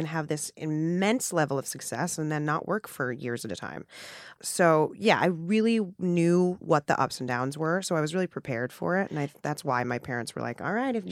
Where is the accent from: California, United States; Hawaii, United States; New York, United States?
New York, United States; New York City; I grew up in Hell's Kitchen in Midtown Manhattan. So I was literally immersed in it because I would walk out of my front door and, you know, I'd be in Times Square, basically.